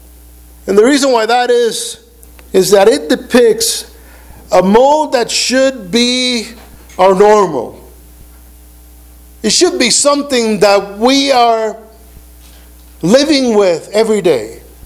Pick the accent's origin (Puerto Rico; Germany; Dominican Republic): Puerto Rico; I was raised in Puerto Rico, and Puerto Rico was 98% Catholic.